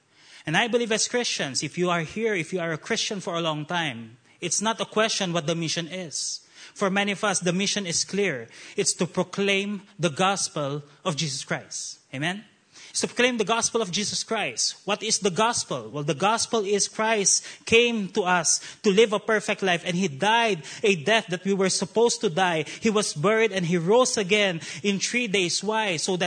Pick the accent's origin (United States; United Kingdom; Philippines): Philippines; And once again, I'm from the Philippines.